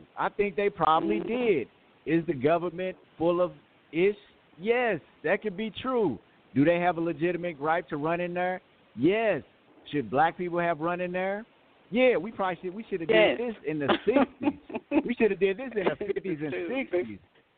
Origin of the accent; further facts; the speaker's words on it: United States; but I'm an American, so, yeah, we see what it is.